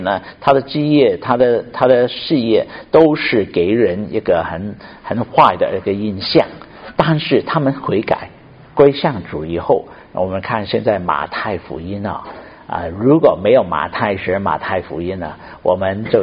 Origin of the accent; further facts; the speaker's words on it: Shunde, Guangdong, China; 我是脾气很不错的哈，我是顺德人